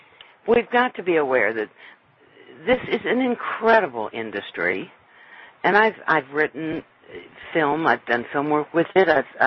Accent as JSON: {"language": "English", "region": "New York", "country": "United States", "said": "As a New Yorker, he fit."}